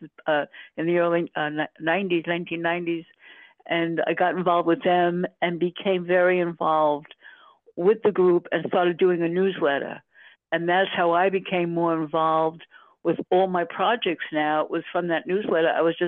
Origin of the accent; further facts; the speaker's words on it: New York, United States; also born or lived in Brooklyn, United States; Well, I was born in Brooklyn, New York. Then moved out to Long Island.